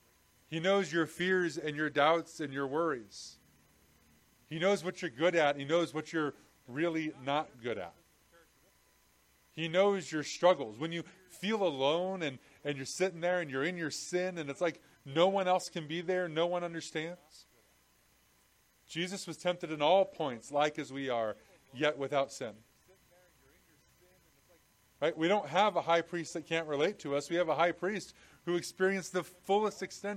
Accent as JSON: {"language": "English", "region": "Scotland", "country": "United Kingdom", "said": "I'm Scottish, not Jewish."}